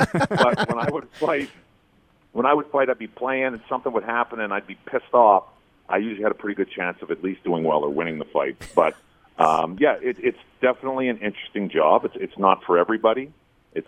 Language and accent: English; Alberta, Canada; Ended up beating my hometown team. I'm from just outside of Edmonton. We played Edmonton in the finals.